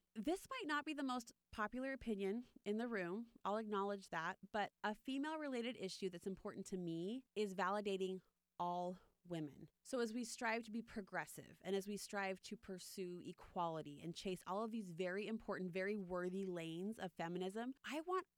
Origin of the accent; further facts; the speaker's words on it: Utah, United States; I was born and raised in Utah